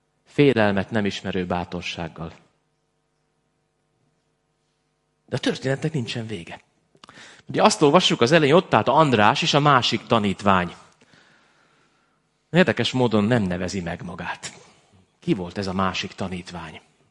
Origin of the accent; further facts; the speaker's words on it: Súr, Komárom-Esztergom, Hungary; Tehát én egy olyan faluból származom, az a neve, hogy Súr, ez a neve, hogy Súr, S-U-R.